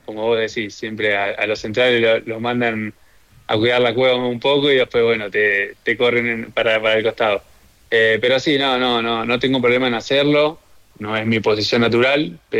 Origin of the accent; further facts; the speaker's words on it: Ensenada, Buenos Aires Province, Argentina; yo soy de Ensenada, queda pegado a La Plata. Nada, es como una ciudad muy tranquila, cerca del río. Nada, hay bastante cosas para hacer porque dentro de todo no es muy grande